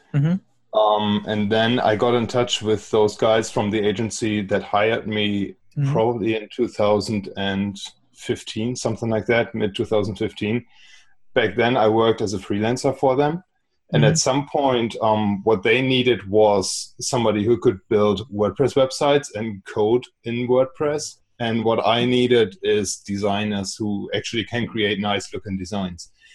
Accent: Germany; English is a second language; I'm from Germany, but I already started in English back then because I thought the local businesses where I live in a quite rural area here in Germany

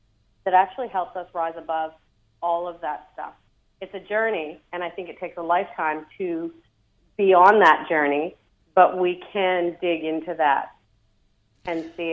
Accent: Canada; I'm in a mixed marriage. Philip's Korean, and I'm Canadian.

